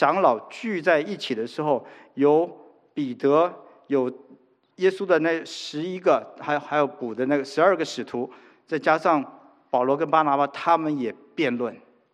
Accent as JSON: {"language": "Chinese", "country": "China", "said": "我是中国人哈，就我们华人的"}